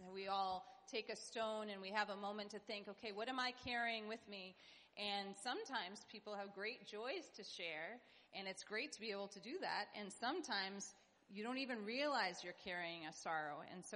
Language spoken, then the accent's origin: English; New England, United States; I am from New England, and I am the new kid on the block here